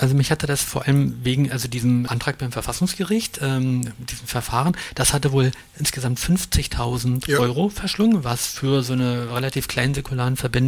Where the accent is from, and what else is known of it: East Germany, Germany